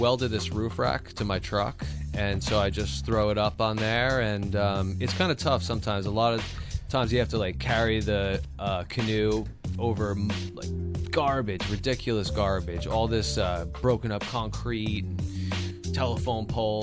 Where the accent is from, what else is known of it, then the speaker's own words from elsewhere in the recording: Caldwell, New Jersey, United States; I grew up in Caldwell and I lived really close to the Overbrook Sanitarium, which was a tuberculosis hospital.